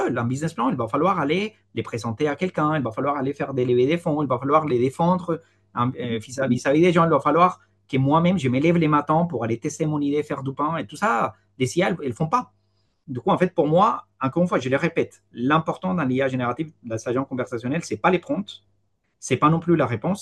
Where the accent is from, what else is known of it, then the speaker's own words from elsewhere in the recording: Colombia; Moi, je viens de Colombie.